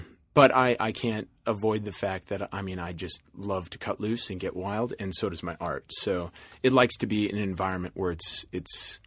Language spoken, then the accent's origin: English; Midwest, United States; well, I grew up in the Midwest and I was a flight attendant for 9 years.